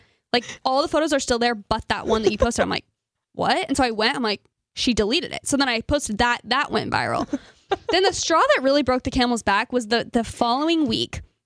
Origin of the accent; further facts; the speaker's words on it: Phoenix, Arizona, United States; So my family, I'm from Phoenix and my family, like we're super big Phoenix Suns fans.